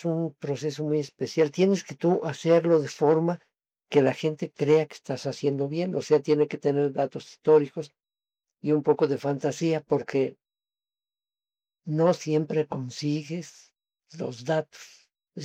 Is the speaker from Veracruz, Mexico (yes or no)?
yes; Veracruz, Mexico; moved away as an adult; now in Mexico City, Mexico; soy veracruzano. Fui campesino, tenía un rancho. Don Lázaro me mandó al Distrito Federal.